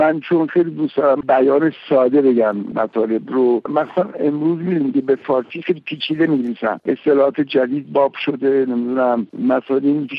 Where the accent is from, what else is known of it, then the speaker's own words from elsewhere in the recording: Iran; first language fa; also born or lived in France; من بالاخره زبان مادریم فارسیه. اگر از 1979 رفتم فرانسه و اونجا موندگار شدم، 12 سال به زبان فرانسه نوشتم